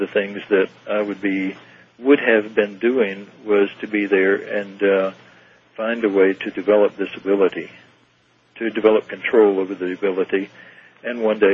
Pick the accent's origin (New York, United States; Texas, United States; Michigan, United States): Texas, United States; born or raised there